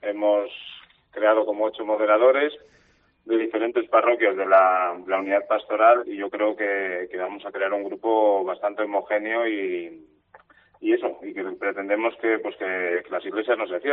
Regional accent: Antoñanes del Páramo, Castile and León, Spain; yo estoy muy vinculado a la parroquia de mi pueblo, de Antoñanes

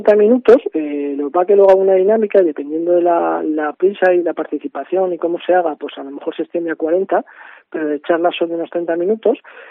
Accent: Teruel, Aragon, Spain; Somos gente de Teruel, cosas que nos han pasado en Teruel

